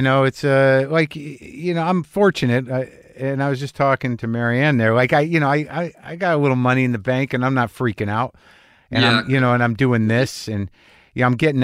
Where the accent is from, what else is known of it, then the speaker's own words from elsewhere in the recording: United States; It's just terrifying when the thing in the back of your head as an American, there's certain things we have grown to rely on, even if we don't have to.